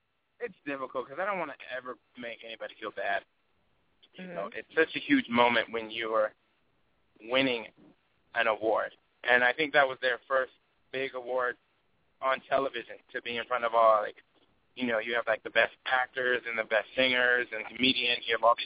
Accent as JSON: {"language": "English", "town": "Seattle", "region": "Washington", "country": "United States", "said": "I'm from Seattle, Washington"}